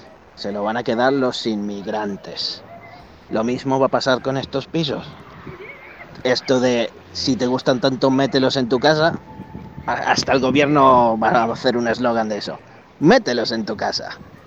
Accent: Benaguasil, Valencian Community, Spain; de Benaguasil

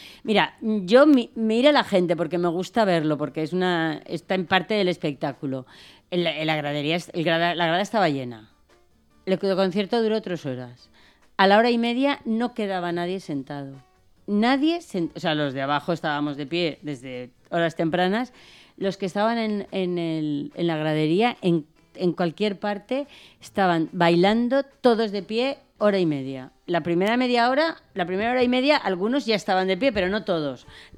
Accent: Valencian Community, Spain; siendo valenciana pensaba en los moros y cristianos

